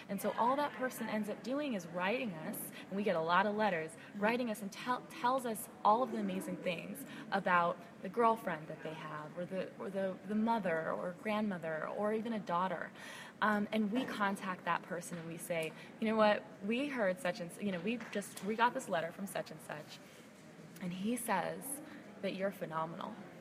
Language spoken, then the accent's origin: English; California, United States; It also happens to be my home state. You know, I'm a California girl at heart.